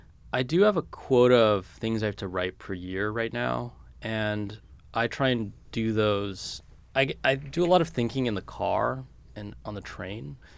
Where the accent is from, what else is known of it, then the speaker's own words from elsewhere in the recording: California, United States; when I was a kid and growing up in California, everything like New York publishing, magazines, all these things, yeah, they just seemed like a million miles away.